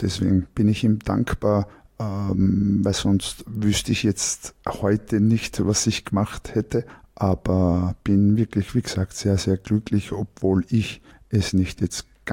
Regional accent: Vienna, Austria; Wir sind im 12. Bezirk aufgewachsen, Meidling.

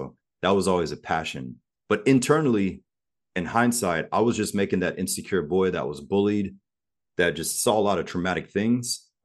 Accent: Germany; So as a child, I grew up in Germany. We were stationed in Germany. Oh. My mother's German.

